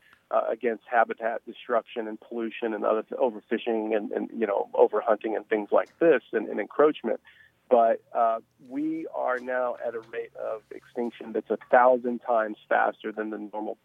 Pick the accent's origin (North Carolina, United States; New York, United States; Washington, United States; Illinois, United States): Washington, United States; Oregon, and Washington, my home state